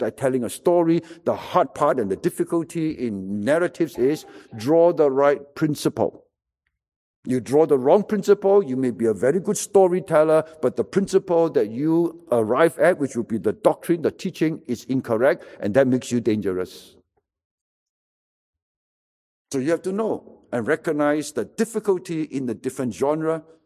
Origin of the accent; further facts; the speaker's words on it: Singapore; it was not a regular semester since we have nowhere to go as Singaporean.